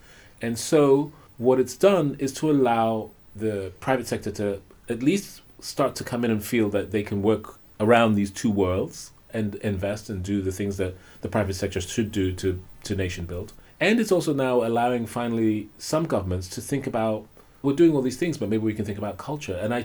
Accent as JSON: {"language": "English", "country": "United Kingdom", "lives_now": "Ghana", "said": "one of the reasons I moved back to Ghana. I can live in London or New York, or my wife is American, I'm British."}